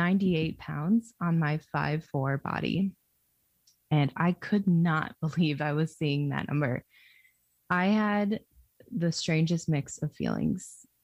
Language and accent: English; Albany, New York, United States; now in Philadelphia, United States; I was going to drive down with them to Philadelphia from where I grew up in upstate New York around Albany, where the lab Amy and I were in together.